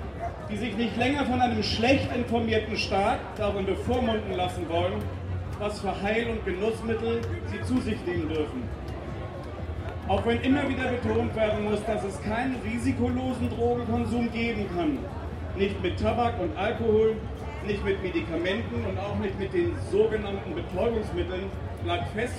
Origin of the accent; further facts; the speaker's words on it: Hamburg, Germany; ich komme aus Hamburg, vom Hamburger Hanfmove.